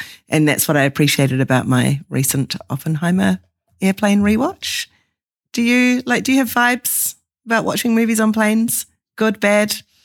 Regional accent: New Zealand; I have to say this as a New Zealander, does bring us back to Australia.

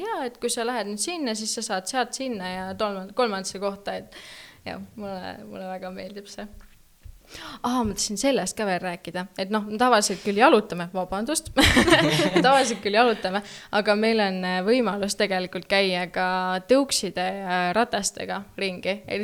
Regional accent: Tallinn, Harju County, Estonia; kuna ma olen Lasnamäelt, siis ma olin nagu, oh, kodu, Lasnamägi, täitsa.

